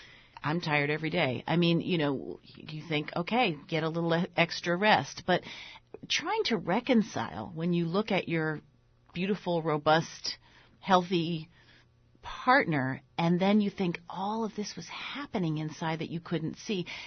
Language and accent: English; Washington, District of Columbia, United States; also born or lived in Harlem, New York; I think growing up in Washington, D.C., my parents moved from New York. I was born in Harlem.